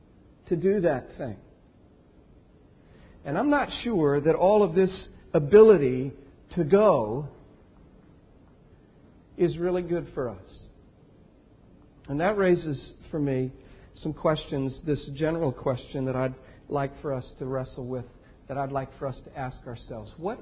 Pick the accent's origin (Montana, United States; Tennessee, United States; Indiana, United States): Indiana, United States; born there; I was born in Indiana.